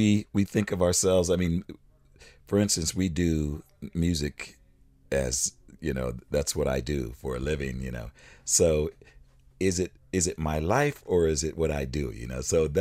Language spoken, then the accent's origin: English; San Diego, California, United States; also born or lived in Philadelphia; San Diego is where I grew up. Okay. I was born in Philadelphia, and my father moved there when we were young.